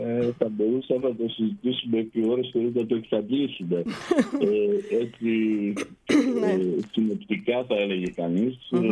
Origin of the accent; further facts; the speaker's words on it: Greece; σαν Έλληνας πολίτης που είμαι